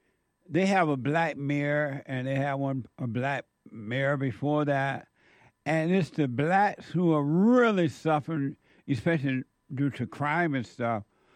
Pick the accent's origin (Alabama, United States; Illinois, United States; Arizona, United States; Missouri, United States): Alabama, United States; Because it wasn't like that when I was growing up in Alabama.